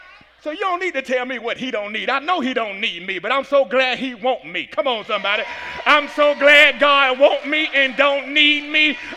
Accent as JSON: {"language": "English", "town": "Atlanta", "region": "Georgia", "country": "United States", "said": "Come to the little city, they calling me country. I'm from Atlanta."}